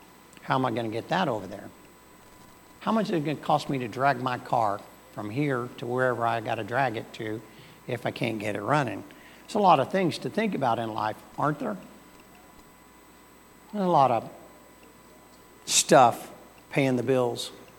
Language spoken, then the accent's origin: English; the South, United States; I'm from the South.